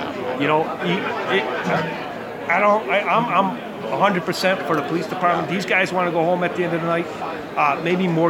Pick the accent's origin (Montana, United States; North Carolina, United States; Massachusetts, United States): Massachusetts, United States; Springfield; Well, I grew up in Forest Park all my life and been a Springfield resident, partly in South End in Forest Park, single mother